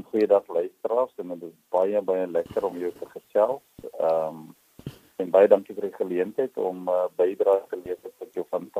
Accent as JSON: {"language": "Afrikaans", "town": "Heidelberg", "region": "Western Cape", "country": "South Africa", "tie": "born there", "said": "Ek is gebore in Heidelberg Kaap, Malwena"}